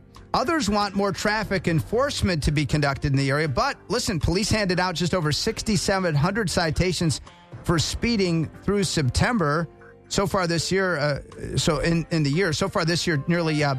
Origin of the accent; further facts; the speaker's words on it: Milwaukee, Wisconsin, United States; because there's a problem in my hometown of Milwaukee, and I was just back there, friends